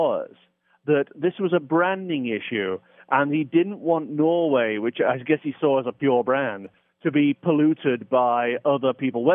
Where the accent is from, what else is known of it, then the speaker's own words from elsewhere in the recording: United Kingdom; Because I come from Britain, and in Britain, our culture is, you know what it is.